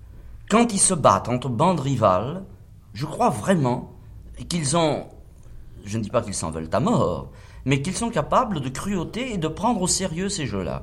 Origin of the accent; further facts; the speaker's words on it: Paris, Île-de-France, France; born there; Je suis né à Paris, j'ai vécu à Paris jusqu'à l'âge de 6 ans. Mais d'Auteuil, où j'habitais, paraît-il, avec mes parents, eh bien, je ne me souviens de rien.